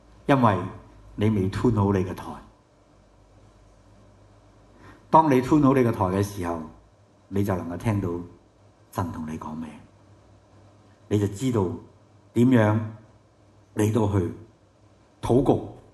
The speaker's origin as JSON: {"language": "Cantonese", "country": "Hong Kong", "said": "原來我哋香港人係好辛苦嘅"}